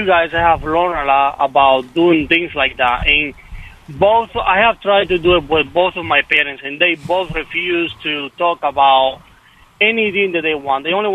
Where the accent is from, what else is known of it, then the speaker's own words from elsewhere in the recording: Cuba; moved away as an adult; And I came when I was 20, and from those 20 years in Cuba, there was a lot of verbal abuse and physical abuse between my parents